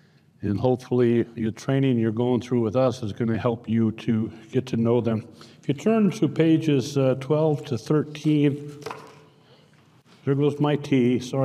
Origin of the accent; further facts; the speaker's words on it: Indianapolis, Indiana, United States; Yeah, this is weird. I'm from Indy, so Josh went there and I came here.